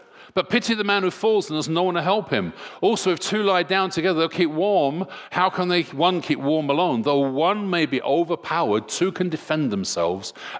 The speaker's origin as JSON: {"language": "English", "country": "United Kingdom", "said": "And as British, you know, we like our independence, and my home is my castle."}